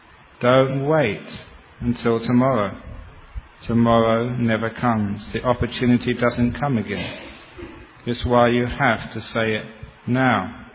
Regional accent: London, United Kingdom; When I was growing up in London

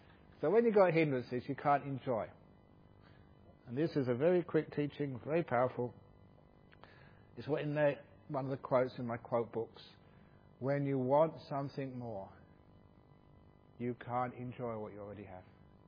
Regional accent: England, United Kingdom; born there; I was born in England, okay? Now, a nice, cool country. And I was now in the jungles of Thailand

